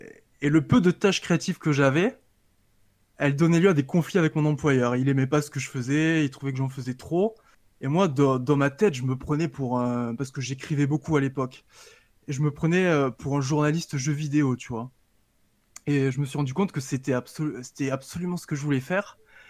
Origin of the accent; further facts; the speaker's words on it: Alès, Occitanie, France; born there; also born or lived in Mauritius; je suis né à Alès dans le Gard, qui est une petite ville minière. J'ai eu la chance de vivre quelques temps à l'île Maurice puisque ma mère est mauricienne et mon père est ch'ti. Et je suis très fier de mon mélange